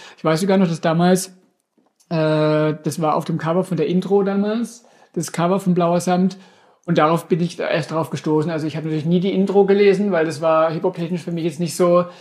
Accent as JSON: {"language": "German", "town": "Durmersheim", "region": "Baden-Württemberg", "country": "Germany", "tie": "born there", "said": "ich bin ja aus Domersheim gebürtig, vor Ort von Karlsruhe"}